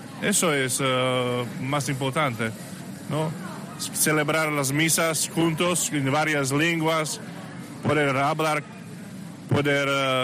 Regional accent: Slovakia; Spanish is a second language; De la Eslovaquia.

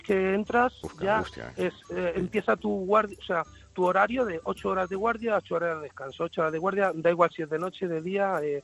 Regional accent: Alicante, Valencian Community, Spain; soy de Alicante, del Altec

